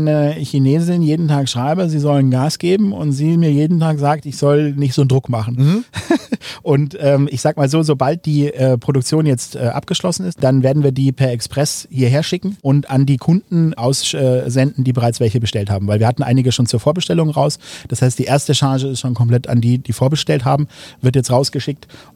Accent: Munich, Bavaria, Germany; Wir sind aus München

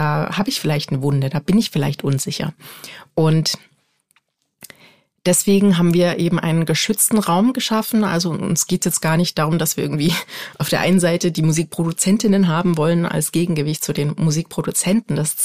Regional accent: Dresden, Saxony, Germany; Ich komme ursprünglich aus Dresden.

